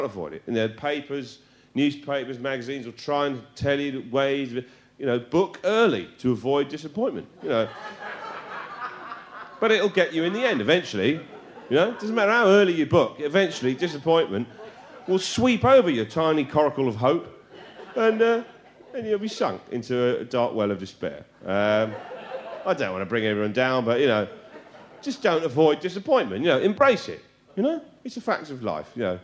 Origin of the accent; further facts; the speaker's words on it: England, United Kingdom; I'm English, in case you hadn't worked that out yet.